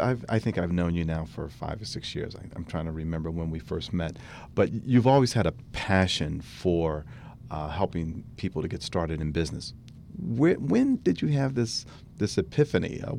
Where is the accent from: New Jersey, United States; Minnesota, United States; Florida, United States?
New Jersey, United States; Atlantic City; I'm from Atlantic City, New Jersey.